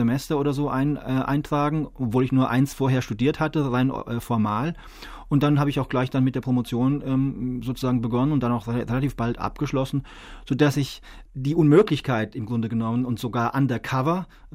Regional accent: Lengfeld, Bavaria, Germany; Ich komme ja nur aus Lengfeld. Und so ein bisschen mit dem im Hinterkopf, der Bub vom Land

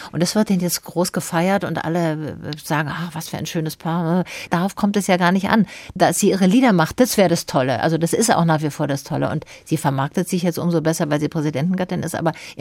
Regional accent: Baden-Württemberg, Germany; Also gerade da, wo ich herkomme, in Schwaben.

